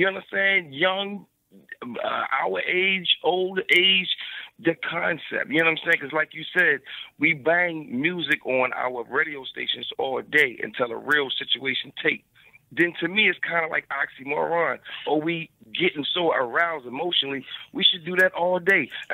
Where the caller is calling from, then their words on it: Baltimore, Maryland, United States; Jay, I'm calling from Baltimore.